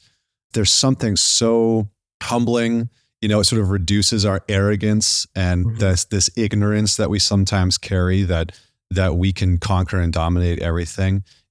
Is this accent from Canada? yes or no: yes; Northern Canada, Canada; Yeah, I remember camping as a kid, and I grew up in Northern Canada.